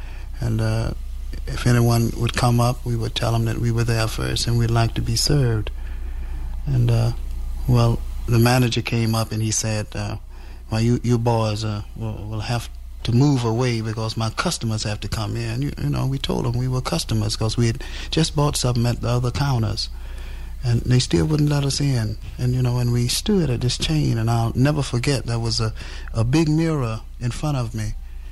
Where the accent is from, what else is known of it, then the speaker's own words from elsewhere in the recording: Knoxville, Tennessee, United States; I'm from Knoxville, Tennessee, and I'm a field secretary for the Student Nonviolent Coordinating Committee.